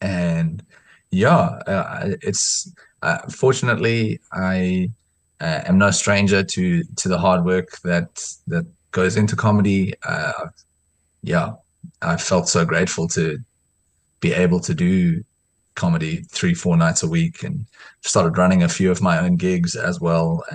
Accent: Eastern Cape, South Africa; I do think that growing up in the Eastern Cape is a massive advantage. It really is a multicultural space.

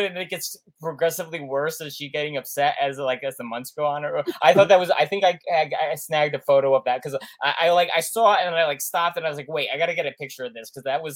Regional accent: New York, United States; but I mean, I'm from New York, so like I know what that is.

